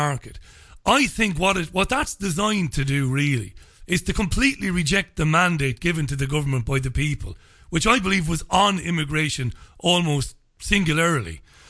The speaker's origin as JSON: {"language": "English", "country": "Ireland", "said": "I'm an immigrant. I'm from the Republic of Ireland. I'm an immigrant in this country."}